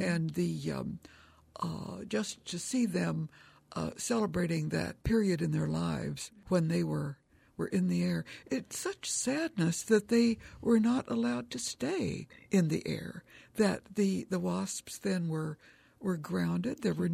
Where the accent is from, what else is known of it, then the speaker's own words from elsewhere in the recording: Kansas, United States; I grew up in Kansas, and of course, she was so glamorous and such an icon.